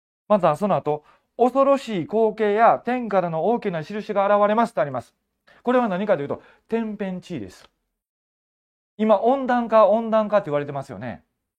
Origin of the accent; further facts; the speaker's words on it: Osaka, Japan; accent: Osaka dialect; now in Kanto, Japan; そのおかげで大阪人である私は関東です。大阪弁で説教させていただいても違和感はないように感じてる。